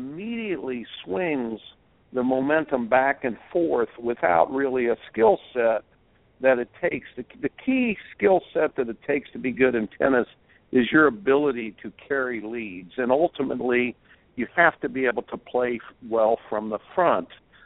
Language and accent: English; Indiana, United States; Growing up in Indiana and not having a shot clock, I don't like the shot clock.